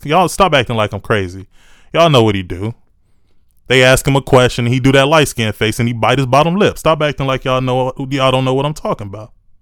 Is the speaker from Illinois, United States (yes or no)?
yes; Chicago, Illinois, United States; I am a Chicagoan, born and raised. My certificate says Chicago, Illinois.